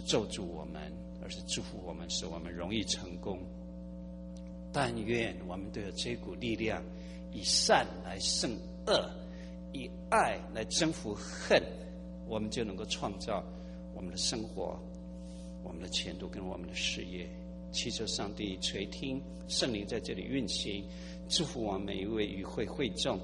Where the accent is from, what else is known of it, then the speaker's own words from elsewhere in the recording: Taiwan; accent: Taiwanese; 我是农夫的儿子，所以我讲国语有一点台湾腔，这就是我吸引力的来源。